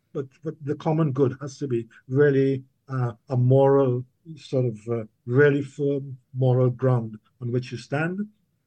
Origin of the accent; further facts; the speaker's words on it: Trinidad & Tobago; now in Canada; I think that is a gift that I had growing up in Trinidad that I would say that my kids growing up in Canada didn't have.